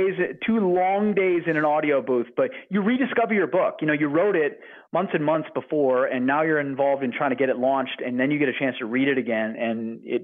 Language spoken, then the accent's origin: English; Minnesota, United States; I'm from Minnesota originally.